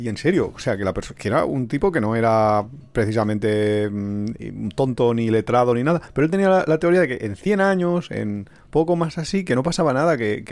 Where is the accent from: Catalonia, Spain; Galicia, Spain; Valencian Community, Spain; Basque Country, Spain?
Valencian Community, Spain; Valencia; yo soy de Valencia. Yo no conocía nada más que Valencia en aquel momento. No había viajado.